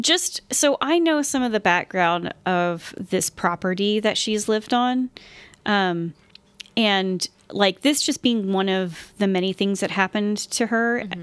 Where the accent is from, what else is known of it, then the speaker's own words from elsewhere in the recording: Texas, United States; now in Colorado, United States; I'm like, I'm from Texas because there are very few people that are actually from Colorado anymore that I've met here.